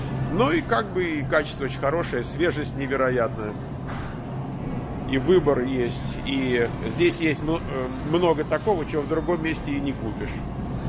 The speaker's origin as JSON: {"language": "Russian", "region": "Moscow", "country": "Russia", "tie": "born or raised there", "said": "Я рос в Москве. Там в Подмосковье груши не растут."}